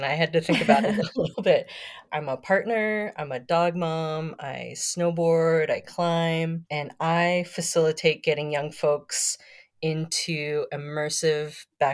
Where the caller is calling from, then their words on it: Bishop, California, United States; So actually currently I'm in Bishop, California, also known as Paiahunaru, which is translates into the land of flowing water.